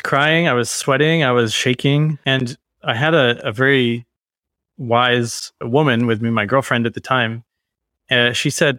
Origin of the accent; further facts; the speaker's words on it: Missouri, United States; because, you know, I'm from Missouri, which we call the show me state.